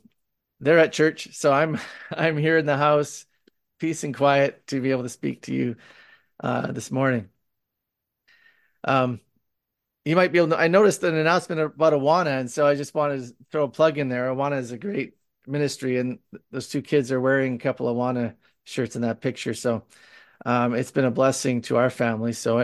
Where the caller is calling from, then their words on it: Saskatoon, Saskatchewan, Canada; as it is, here I am from Saskatoon speaking to you